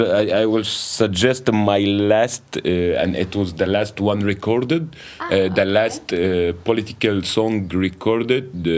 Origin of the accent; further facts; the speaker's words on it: Alexandria, Alexandria Governorate, Egypt; انا اسكندراني، بمثل اسكندريه جدا